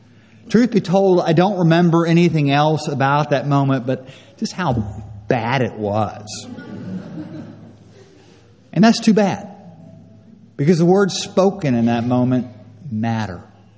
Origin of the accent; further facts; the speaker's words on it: California, United States; I come from California. We're used to not wearing our shoes and all that.